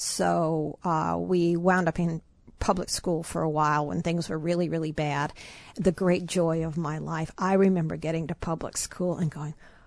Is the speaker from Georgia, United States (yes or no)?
yes; Georgia, United States; also born or lived in Chicago; And you know, I grew up in Georgia, and you know, in Chicago, where there were lots of big Catholic families.